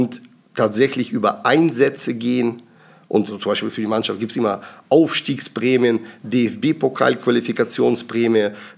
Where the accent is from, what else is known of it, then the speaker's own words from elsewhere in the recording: Omsk, Omsk Oblast, Russia; German is a second language; now in Germany; Also nach Deutschland bin ich im Januar 1995 gekommen mit meiner Familie. Ja, was dahinter steckt, wir sind halt die typischen Russland-Deutsche